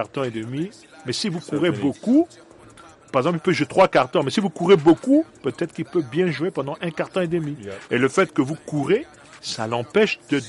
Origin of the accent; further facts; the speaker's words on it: Central African Republic; Moi, je suis centrafricain.